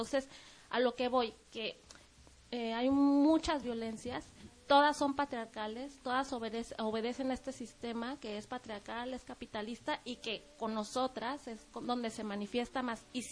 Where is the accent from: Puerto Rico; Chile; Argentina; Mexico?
Mexico; en el caso mío, que soy de México